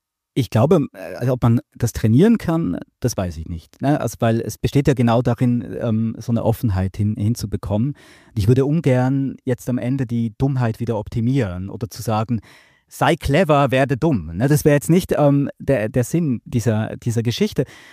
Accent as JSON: {"language": "German", "region": "Bern", "country": "Switzerland", "tie": "born or raised there", "said": "Ich bin in Bern aufgewachsen. Damals war das Stadttheater total für mich langweilig."}